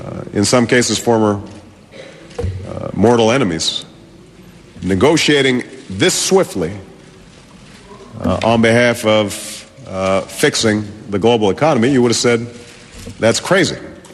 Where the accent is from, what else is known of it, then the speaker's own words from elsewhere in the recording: Illinois, United States; You look at a company like Caterpillar in my home state of Illinois